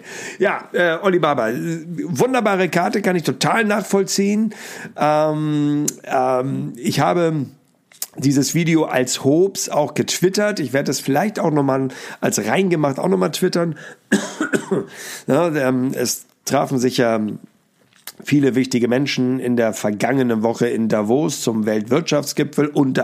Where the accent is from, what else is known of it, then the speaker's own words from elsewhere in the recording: Hamburg, Germany; Ich bin als Hamburger natürlich schon mal ganz happy